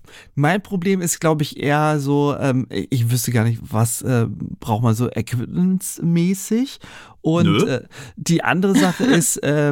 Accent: Berlin, Germany; so ich bin ja sowieso schon hier als Berliner rechts und links gewohnt und mit Ellenbogen und auf der Füße gepette und so.

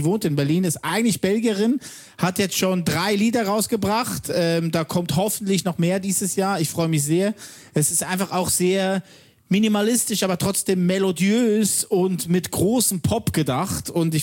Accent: Switzerland

